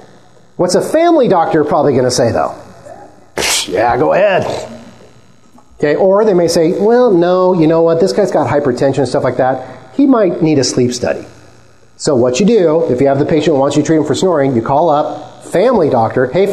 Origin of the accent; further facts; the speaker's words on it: Idaho, United States; I'm from Idaho, a lot of hunters.